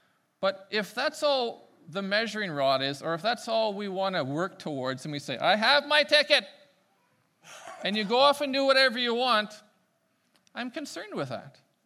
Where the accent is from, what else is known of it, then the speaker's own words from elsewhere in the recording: Prince Rupert, British Columbia, Canada; My story was, as a young person, growing up in Prince Rupert, working at BC Packers.